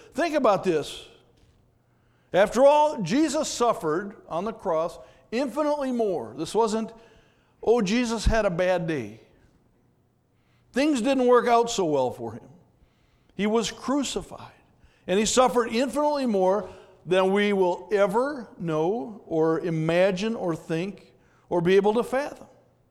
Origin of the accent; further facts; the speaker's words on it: Minnesota, United States; I grew up in Minnesota, as you know, but I hadn't seen a lot of sailboats.